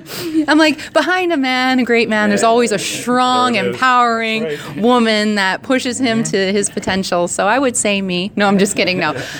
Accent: Alberta, Canada; I'm actually from the Enoch Cree Nation in Treaty 6 territory, so I'm Plains Cree.

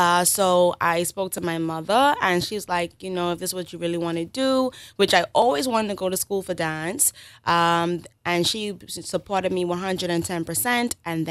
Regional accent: Nassau, New Providence, Bahamas; now in Canada; Well, I'm from Nassau, Bahamas, where the sun probably is shining right now.

